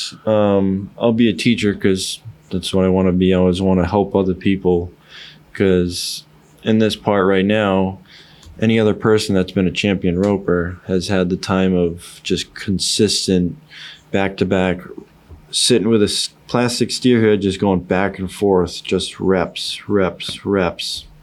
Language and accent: English; Townsend, Massachusetts, United States; I'm from Townsend, Massachusetts, so there ain't no cowboys around that area unless you're driving at least 4 or 5 hours.